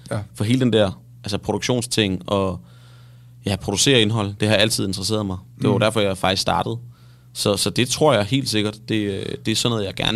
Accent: Svendborg, Region of Southern Denmark, Denmark; Jeg tror, det kommer fra min opvækst hjemme i Svendborg.

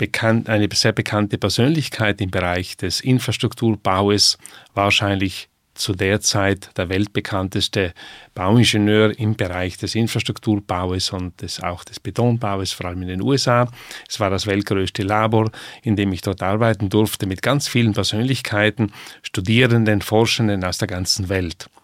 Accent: Trentino-Alto Adige, Italy; Ich komme aus Südtirol.

